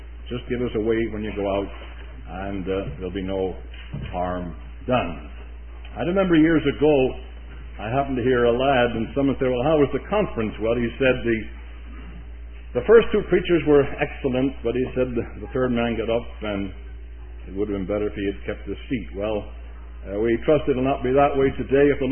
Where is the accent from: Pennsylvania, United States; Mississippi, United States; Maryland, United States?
Pennsylvania, United States; Bryn Mawr; Brother Myers said, I was from Bryn Mawr. Well, that's a suburb of Philadelphia.